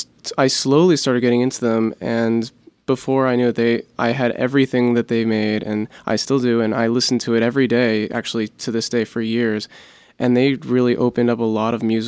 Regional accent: Florida, United States; also born or lived in Hollywood / Dallas; I was born in Hollywood, but I've lived most of my life in South Florida, and I lived briefly for a couple months in Dallas with my mom.

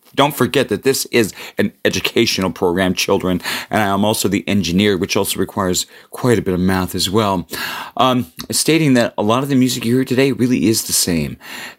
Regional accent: Los Angeles, California, United States; They're from my hometown of Los Angeles, California.

